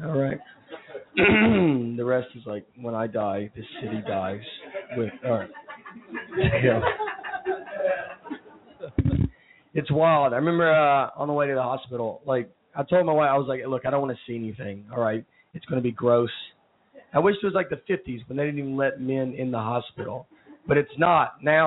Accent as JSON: {"language": "English", "region": "Tennessee", "country": "United States", "said": "We were living in New York when my daughter was to be born, but I'm from Tennessee, so we flew home and my daughter was born in Tennessee."}